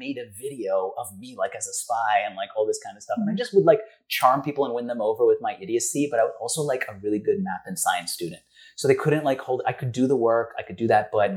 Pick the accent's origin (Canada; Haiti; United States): Canada; Like I never say that because I'm Canadian.